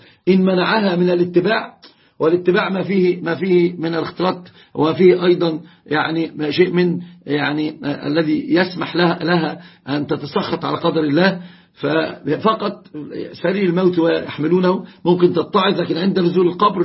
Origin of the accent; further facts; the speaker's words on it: Egypt; يا رجل، عندنا في مصر يعني رجل بيتكلم على العقبة الكؤود